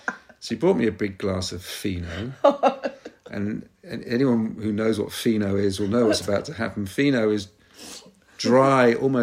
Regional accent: United Kingdom; I wanted to ask her, have you any chips, being British?

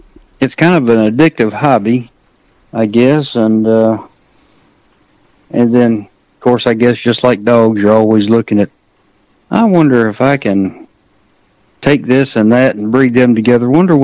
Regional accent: Danville, Kentucky, United States; now in Dexter, United States; I'm originally from Central Kentucky, Danville, Kentucky, and I moved down here to Dexter, Kentucky about 2 years ago.

